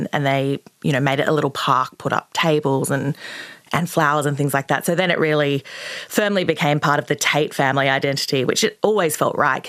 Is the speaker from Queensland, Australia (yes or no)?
no; Robertson, New South Wales, Australia; I was born in Robertson and my parents actually had the local pub at the time. So I grew up in a town of maybe 1,000 people